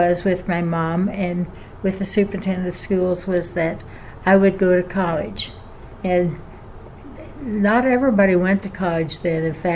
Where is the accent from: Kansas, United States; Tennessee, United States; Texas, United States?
Kansas, United States; Burns; born there; I was born in Burns, Kansas, out on a farm, and the story was that the doctor was asleep and my Uncle Pete delivered me.